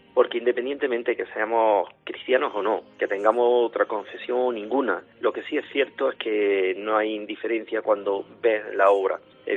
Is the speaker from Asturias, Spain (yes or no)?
no; Sigüenza, Castilla-La Mancha, Spain; La verdad yo sí que tengo un acento muy de aquí.